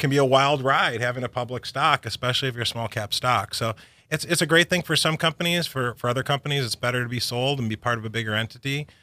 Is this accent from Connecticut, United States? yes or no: no; St. Louis, Missouri, United States; now in San Diego, United States; Well, I mean, I grew up in St. Louis, as we talked about, before the show.